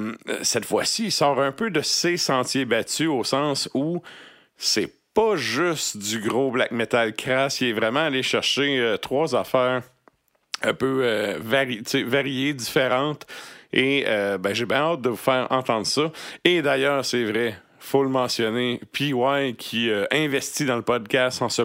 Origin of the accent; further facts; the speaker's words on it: Trois-Pistoles, Quebec, Canada; un conte qui vient de mon hood, là, de mon coin de pays. Ça s'appelle Le conte de Notre-Dame-des-Neiges. En fait, c'est un mélange de plein de contes et légendes de la ville de Trois-Pistoles